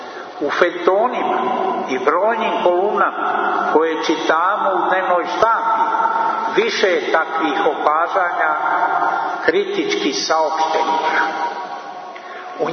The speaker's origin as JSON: {"language": "Serbian", "country": "Montenegro", "said": "kod nas u Crnoj Gori"}